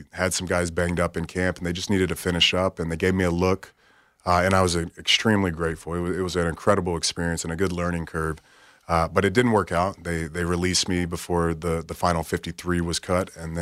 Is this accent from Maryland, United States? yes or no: no; Florida, United States; that was a big concern growing up in the Panhandle.